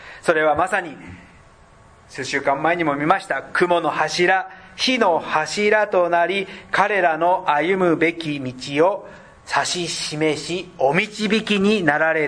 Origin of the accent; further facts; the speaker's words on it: Hanno, Saitama, Japan; まあ、飯能など私の実家の山の方に行きますと、時にこの木が伐採された、山肌があらわになった